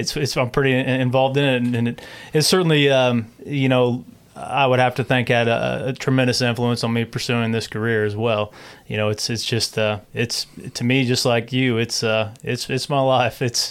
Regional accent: Illinois, United States; I grew up hunting and fishing, and I grew up on the Illinois River, actually right here in this community.

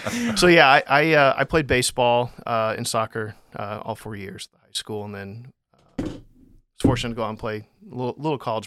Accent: Jerseyville, Illinois, United States; Here, in Jerseyville.

